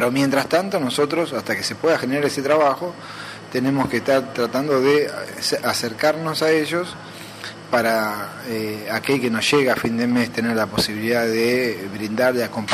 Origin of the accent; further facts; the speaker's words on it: Alberti, Buenos Aires Province, Argentina; yo soy de Alberti, sí, es decir, un distrito mucho más chiquito que Chacabuco. En la ciudad cabecera somos casi 7.000